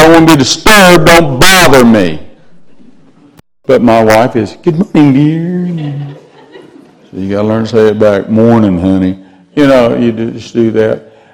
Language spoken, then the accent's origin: English; the South, United States; Now, I'm from the South. I can talk like that.